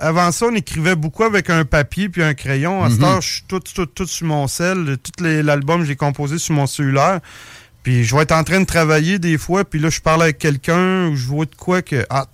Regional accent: Saint-Tite, Quebec, Canada; Il est descendu vraiment dans mon patelin ou la Côte-Sorbe à Saint-Tite.

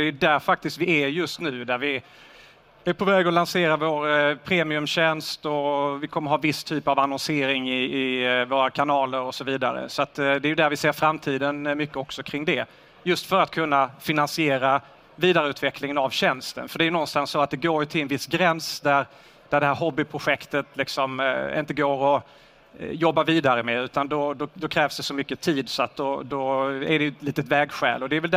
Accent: Sweden; Vi är svenskar. Vi har haft Skandinavien, Sverige som en utgångspunkt.

